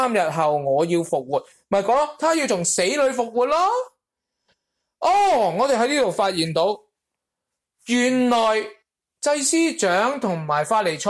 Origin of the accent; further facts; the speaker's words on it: Guangdong, China; 用我哋广东人有一句说话叫顾得头嚟脚反筋